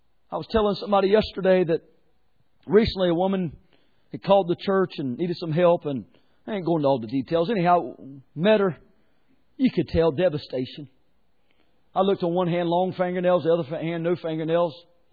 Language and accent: English; Edenton, North Carolina, United States; You know, I come from Edenton, North Carolina, where there's one alley, you know, between buildings there.